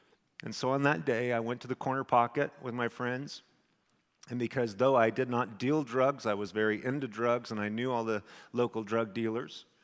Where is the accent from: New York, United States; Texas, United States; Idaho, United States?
Idaho, United States; Twin Falls; I realized we were on the President Streets in Twin Falls, my hometown